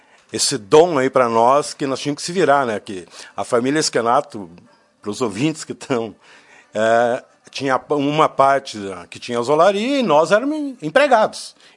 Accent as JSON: {"language": "Portuguese", "town": "Lagoa Vermelha", "region": "Rio Grande do Sul", "country": "Brazil", "tie": "born or raised there", "moved": "as an adult", "lives_now": "São Leopoldo, Brazil", "said": "38 anos em São Leopoldo, saí de Lagoa Vermelha para estudar e consegui marcar residência lá e vida, tudo lá."}